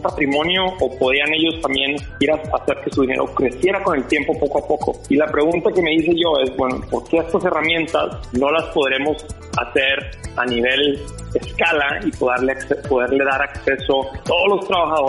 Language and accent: Spanish; Mexico; como somos nosotros los mexicanos muy curiosos y muy ingenuos